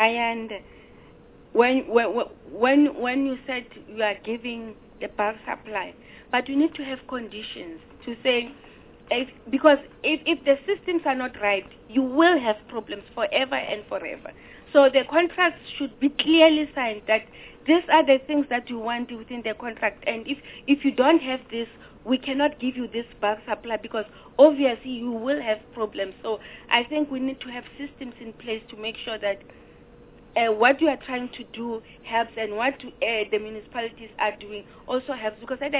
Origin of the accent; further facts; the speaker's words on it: Welkom, Free State, South Africa; I'm from Machabeng, Kohaikiko, Velkom.